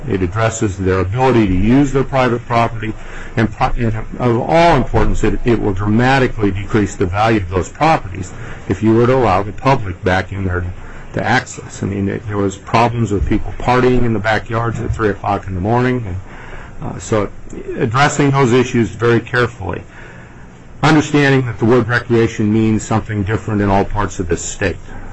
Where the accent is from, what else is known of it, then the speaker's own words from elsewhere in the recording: Kenai, Alaska, United States; I'm from Kenai. I live on the Kenai Peninsula.